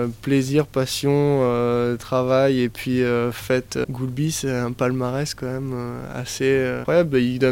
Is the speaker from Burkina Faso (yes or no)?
no; Rennes, Brittany, France; ici chez moi à Rennes